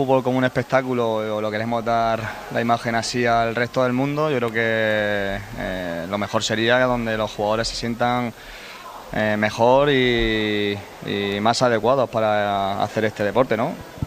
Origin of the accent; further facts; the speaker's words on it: Cieza, Region of Murcia, Spain; yo vengo de Murcia, estoy de Cieza y estoy un poco acostumbrado a estas temperaturas